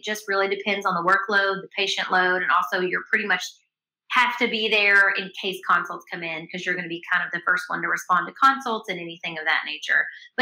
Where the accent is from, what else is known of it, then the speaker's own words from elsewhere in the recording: Kentucky, United States; moved away as an adult; And it all worked out because I'm from Kentucky. I was a resident of Kentucky, and moving down there for a year